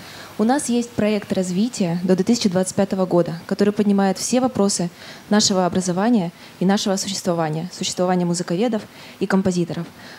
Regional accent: Rostov-on-Don, Rostov Oblast, Russia; Я из Ростова-на-Дону.

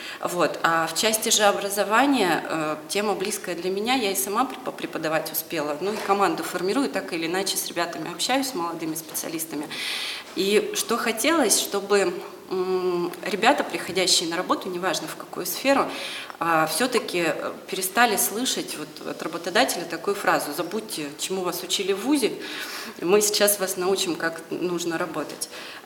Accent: Chelyabinsk, Chelyabinsk Oblast, Russia; я из Челябинска, 31 год, замужем, двое деток.

